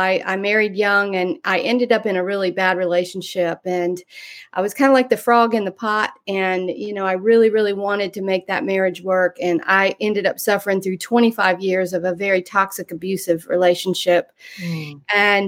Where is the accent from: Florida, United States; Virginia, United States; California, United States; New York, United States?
Florida, United States; also born or lived in Ohio; I actually live in Florida right now, and I grew up in Florida. So was born in Ohio